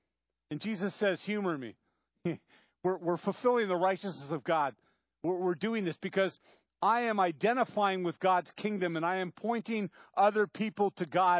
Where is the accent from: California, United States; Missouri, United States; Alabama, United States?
California, United States; Santa Barbara; I grew up in Santa Barbara. Many of you know that. Went to a Baptist church.